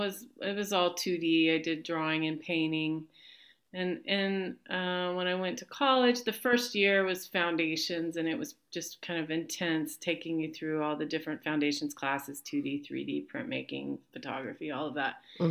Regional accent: Augusta, Kansas, United States; also born or lived in Pittsburg, Kansas; I was born in Pittsburgh, Kansas, and moved around a little bit, landed in Augusta, Kansas for fifth grade, and I graduated from Augusta High School.

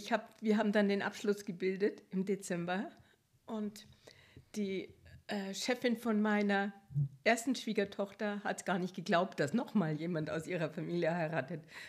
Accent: Munich, Bavaria, Germany; ja, meine Geschichte ist, ich komme aus München

